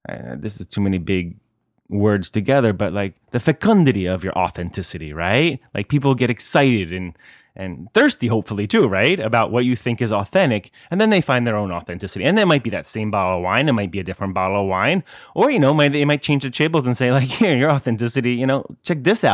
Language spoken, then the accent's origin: English; United States; moved away; I know I'm from America, but I live here